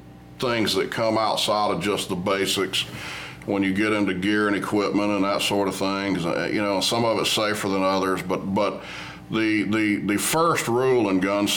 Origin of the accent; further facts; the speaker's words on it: Shelby County, United States; Well, I grew up in Shelby County, actually. We moved here to Coleman in 2006.